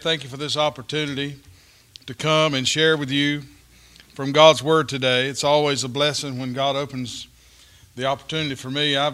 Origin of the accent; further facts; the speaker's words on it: Goldsboro, North Carolina, United States; I'm a native here of Goldsboro, born and raised in Goldsboro, and this is my home.